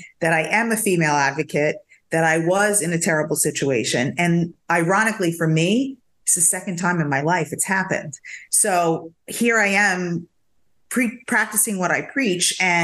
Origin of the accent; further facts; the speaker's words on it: New York, United States; now in Florida; So I'm still deciding if that's going to stick or not, because I'm such a New Yorker.